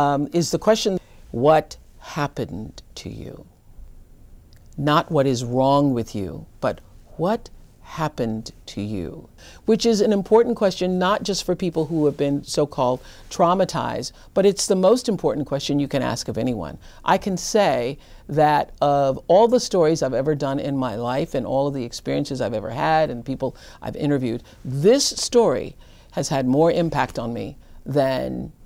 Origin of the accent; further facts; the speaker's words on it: Milwaukee, Wisconsin, United States; And I was struck by the story because it reminded me of my own childhood growing up in Milwaukee.